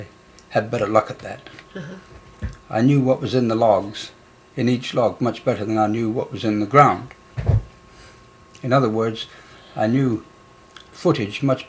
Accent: England, United Kingdom; now in Dawson, Canada; I came first in 1937. Mm-hmm. Actually, I came from England in 1928, and I worked in Ontario.

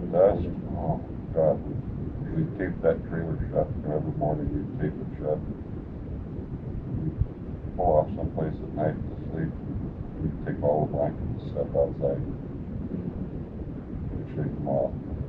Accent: Great Falls, Montana, United States; born or raised there

